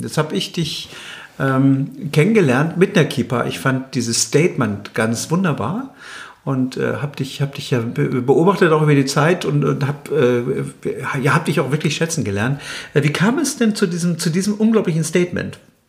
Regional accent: Berlin, Germany; Meine Eltern kommen zwar aus der ehemaligen Sowjetunion, aber für mich war Deutschland, vor allen Dingen Berlin, immer mein Zuhause. Ich sehe mich sogar mehr als Berliner als Deutscher.

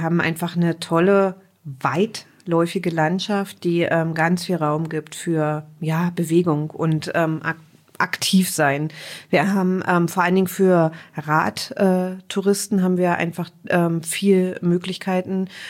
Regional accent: Stendal, Saxony-Anhalt, Germany; born there; also born or lived in Berlin; genau, ich bin natürlich in Stendal geboren und lebe dort und ich lebe wirklich sehr, sehr gerne in Stendal.

